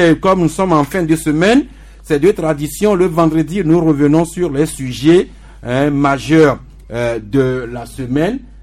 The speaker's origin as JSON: {"language": "French", "country": "Togo", "said": "Il est passé par chez nous, au Togo"}